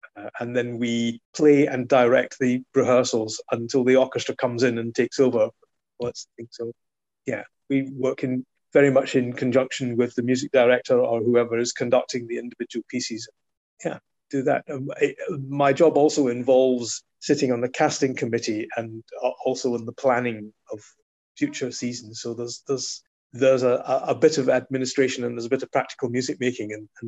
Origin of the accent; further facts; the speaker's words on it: Dumbarton, Scotland, United Kingdom; I was born in Glasgow, but I was brought up in Dumbarton.